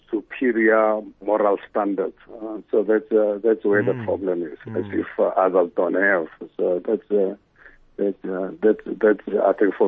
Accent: South Africa; I'm scared as a South African, as a human being.

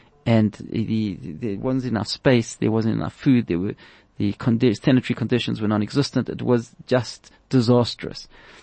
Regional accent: Lithuania; So, it's an interesting thing because I come from Lithuania.

